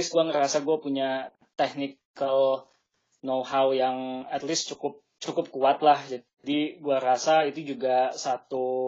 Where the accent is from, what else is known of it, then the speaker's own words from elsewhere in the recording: Bandung, West Java, Indonesia; moved away as an adult; now in Berlin, Germany; Gue sendiri sih asalnya dari Bandung sebenarnya. Gue pindah ke Eropa tuh sekitar 10 tahun yang lalu. Jadi gue awalnya pindah ke Eropa untuk kuliah.